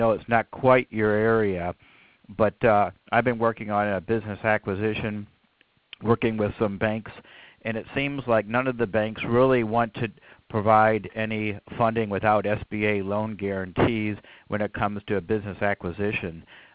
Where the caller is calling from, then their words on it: Toledo, Ohio, United States; I'm calling from Toledo, Ohio.